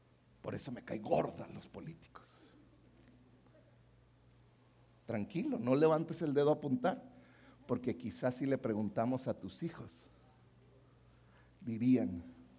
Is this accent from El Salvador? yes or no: no; Mexico; Como mexicanos, hemos llevado consecuencias por decisiones que tomaron nuestros gobernantes